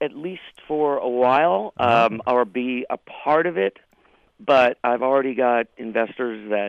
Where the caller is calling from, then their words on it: Florida, United States; I'm calling from Florida, yeah.